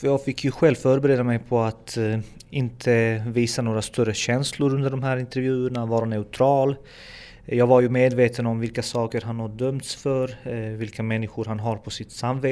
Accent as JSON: {"language": "Swedish", "country": "Bosnia & Herzegovina", "said": "Eftersom jag är från Bosnien och jag har sett där"}